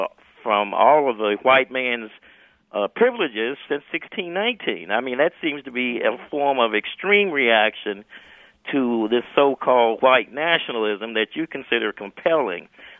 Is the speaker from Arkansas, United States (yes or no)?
yes; Arkansas, United States; and I'm African-American too, and I grew up in Jim Crow southern Arkansas